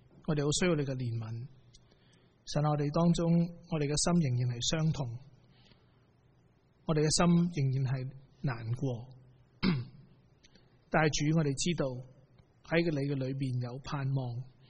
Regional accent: Guangdong, China; 我们广东人很喜欢讲馒头

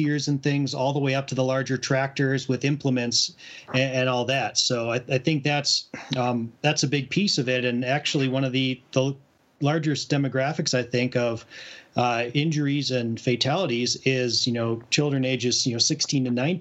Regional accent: Midwest, United States; Growing up in the Midwest between Michigan and Wisconsin, the whole agricultural side of things is near and dear to my heart.

